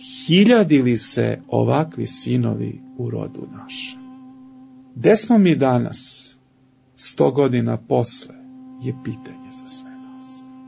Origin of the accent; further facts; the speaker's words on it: Ruma, Vojvodina, Serbia; Vi znate da sam ja rodom iz Srema.